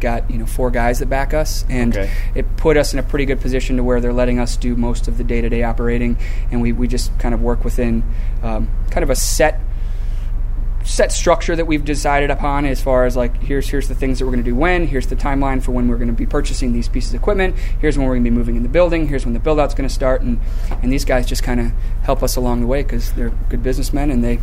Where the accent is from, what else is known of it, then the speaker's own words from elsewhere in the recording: United Kingdom; Well, being a Brit, you might appreciate it.